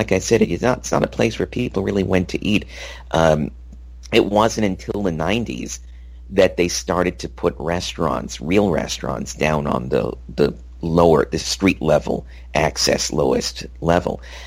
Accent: Los Angeles, California, United States; born there; So I was born in Cedars of Lebanon on Sunset Boulevard near Vermont, and I was born there in 1968.

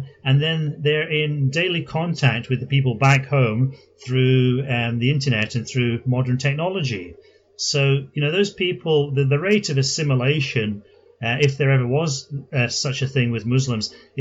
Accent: Scotland, United Kingdom; also born or lived in London; now in Japan; when I lived in Scotland, I didn't go around thinking I'm Scottish every day. But, you know, as soon as I moved down to London, I started to become a bit more conscious of it.

